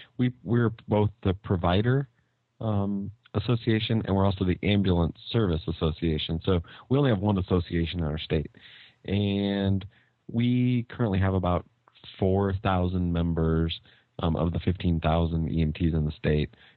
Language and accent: English; Eagle, United States; So she knows I'm from Eagle. She remembers, you know, where I'm from and what I do.